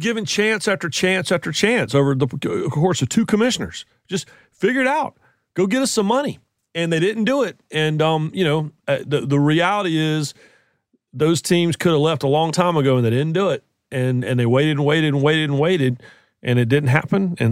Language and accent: English; Southeastern United States, United States; I grew up in the Southeastern United States, and there was nothing quite like watching the Rose Bowl